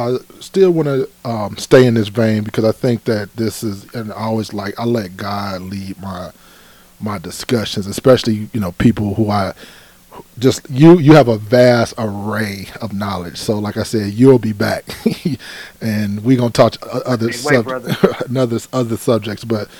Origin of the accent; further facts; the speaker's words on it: Cleveland, Ohio, United States; I am from Cleveland. I am from the city.